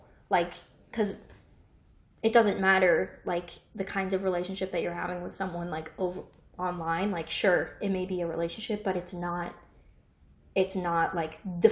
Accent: Colorado, United States; Similarly, like, I mean I'm from Colorado, duh.

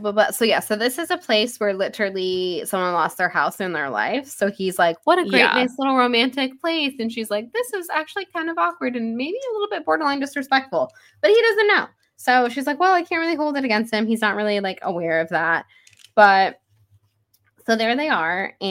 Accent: Florida, United States; And people do it all the time to me about, like, growing up in Florida. And I'm like, yeah, I'm from here.

